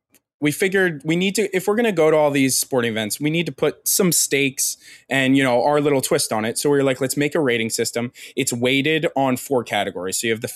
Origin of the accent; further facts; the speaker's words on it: United States; Yeah, I mean, it's unfortunately, as an American, just something we're used to.